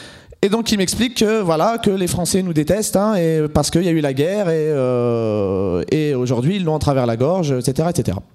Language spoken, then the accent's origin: French; Algeria; mais en fait, moi je suis pas français. Puisqu'on est à l'école de France et on ne parle pas de nous. On est donc des Arabes, des Algériens.